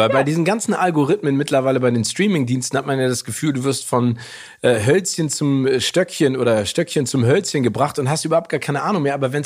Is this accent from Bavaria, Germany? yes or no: no; Hamburg, Germany; wie in meiner Heimatstadt im wunderschönen Hamburg.